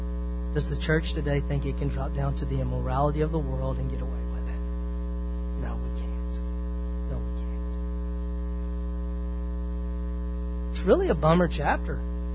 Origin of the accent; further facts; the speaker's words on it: the South, United States; I'm from the South.